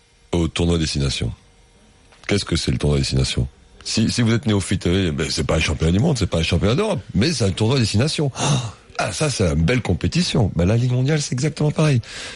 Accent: France; Je sais qu'on est français et qu'on aime bien la révolution

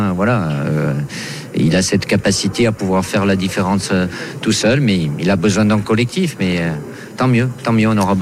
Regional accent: France; Je ne suis pas objectif parce que je suis français, je suis son entraîneur

